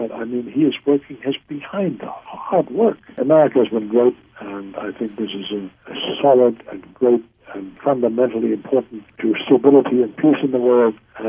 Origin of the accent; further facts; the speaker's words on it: Germany; now in United States; as a boy growing up in Germany, I read a lot about the American West